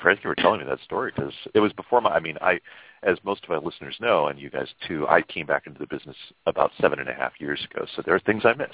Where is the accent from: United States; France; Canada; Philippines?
United States; South Dakota; You know, I'm from South Dakota, so, you know, I was a kid when I had my first buffalo burger or bison burger